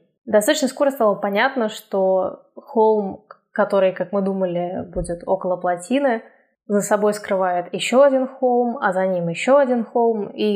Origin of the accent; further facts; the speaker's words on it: Saint Petersburg, Russia; особенно если вы из такого плоского города, как я, типа как из Санкт-Петербурга.